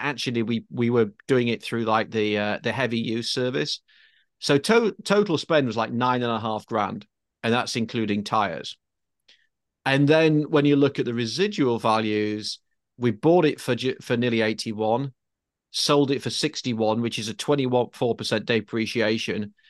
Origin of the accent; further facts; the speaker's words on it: United Kingdom; despite being British, I think I've driven nearly all of them in right and left hand drive.